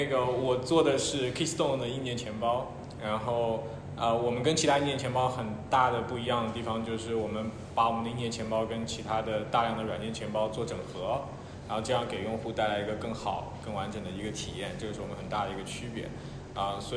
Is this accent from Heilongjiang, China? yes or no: no; Shanghai, China; 那我们上海人说普通话就是汽水